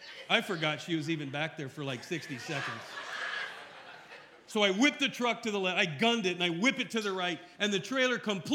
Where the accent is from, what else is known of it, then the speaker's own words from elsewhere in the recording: Iowa, United States; And so I'm from Iowa, and we created a marriage ministry.